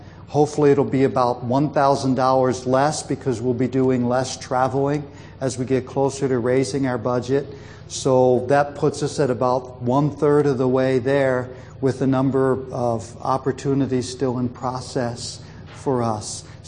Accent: New Jersey, United States; now in Milwaukee, United States; I grew up in New Jersey in a multicultural environment. And God called us to work in a multicultural environment here in Milwaukee.

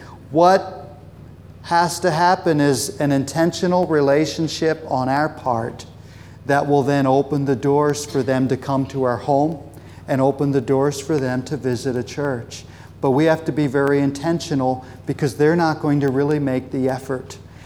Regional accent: Egg Harbor City, New Jersey, United States; also born or lived in Germany; I was born in Germany. My dad was in the military. I grew up in Egg Harbor City, New Jersey, which is just outside of Atlantic City. I grew up in a town which was predominantly black and Puerto Rican.

